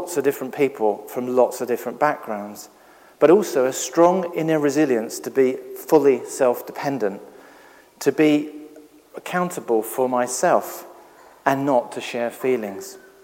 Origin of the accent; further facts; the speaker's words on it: Streatham, London, United Kingdom; I grew up in Streatham with most of my family living roads apart.